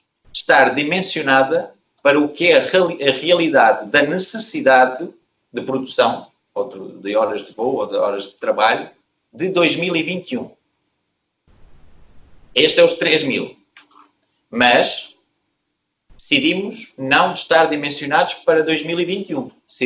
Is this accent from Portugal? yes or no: yes; Portugal; moved away; sou português e, como é sabido, muitos anos emigrado.